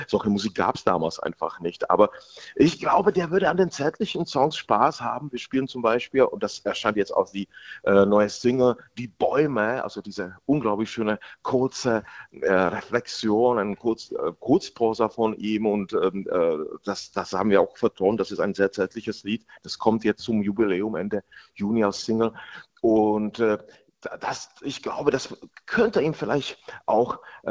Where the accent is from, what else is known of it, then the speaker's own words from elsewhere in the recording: Bohemia, Czechia; Aber ich weiß, wie ich als Jugendlicher in Böhmen, im böhmischen Paradies, da komme ich her